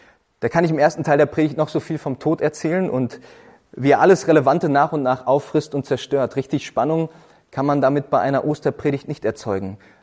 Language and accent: German; North Rhine-Westphalia, Germany; Und ich komme aus der Nähe von Essen und ich weiß, dass die Leute im Ruhrgebiet ein bisschen verrückt sind